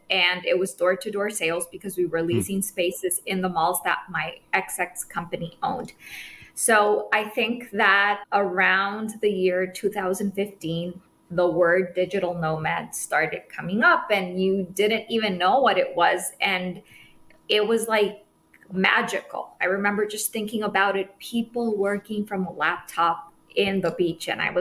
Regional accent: Honduras; My backstory is I was actually born and raised in Honduras.

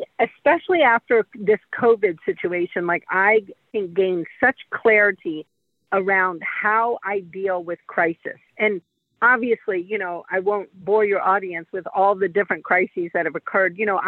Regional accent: New Orleans, Louisiana, United States; I'm from New Orleans, lived there my whole life.

